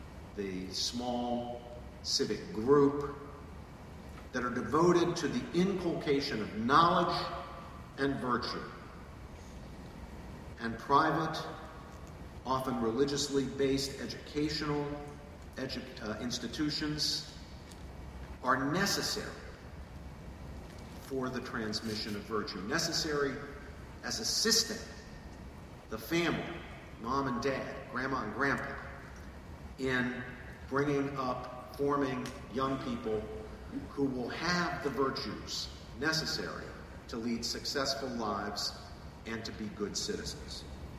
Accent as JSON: {"language": "English", "region": "West Virginia", "country": "United States", "tie": "born or raised there", "said": "or of Appalachia where I grew up. I come from West Virginia."}